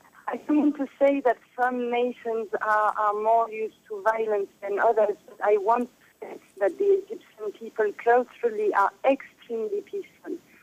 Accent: France; English is a second language; I mean, I'm French, I was brought up in France

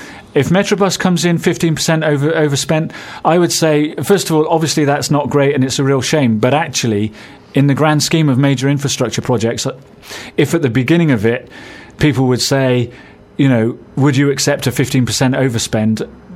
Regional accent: Bristol, South West England, United Kingdom; The transport network from South Bristol, which is where I'm from, I grew up in Hardcliffe

